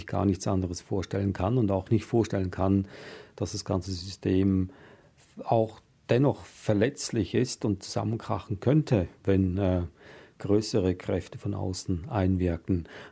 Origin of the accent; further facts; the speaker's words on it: Switzerland; ich bin auch in einer sehr grundfesten Demokratie aufgewachsen in der Schweiz.